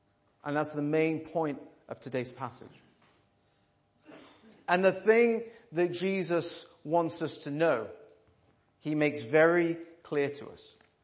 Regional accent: United Kingdom; I say crowd, we're British.

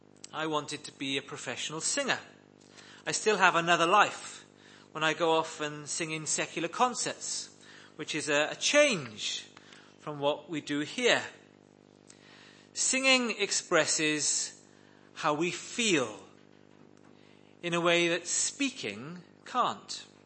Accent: Wales, United Kingdom; The legacy of the church I grew up in Wales was that I learned hundreds of biblical hymns

